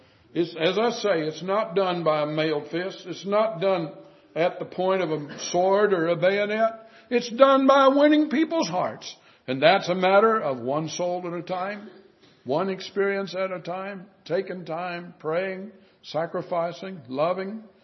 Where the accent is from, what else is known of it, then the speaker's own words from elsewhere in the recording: United States; I'm glad I'm an American. I appreciate the freedoms that we have.